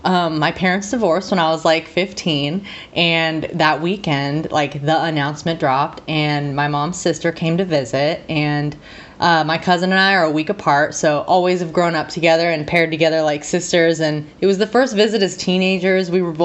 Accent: Oregon, United States; But I grew up in Southern Oregon, which is like, technically it's the tip of the Emerald Triangle.

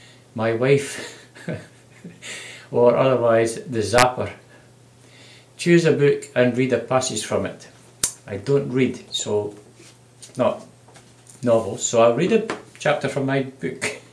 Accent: Scotland, United Kingdom; Where you're from? I'm from Bonnie, Scotland.

